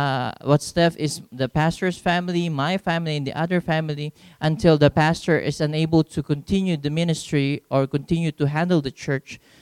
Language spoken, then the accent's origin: English; Philippines; English is a second language; I'm a Filipino missionary to the Philippines and to Southeast Asia.